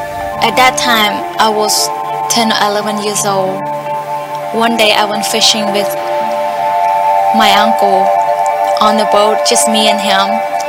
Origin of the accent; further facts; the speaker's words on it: Cambodia; I am from Cambodia. I was born and raised on a boat in a floating village.